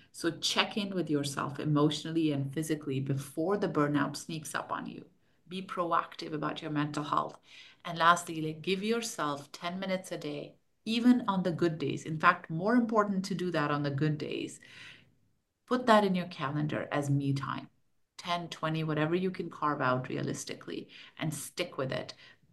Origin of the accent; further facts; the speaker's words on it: Pakistan; I am originally from Pakistan, which is not far away from that part from Afghanistan.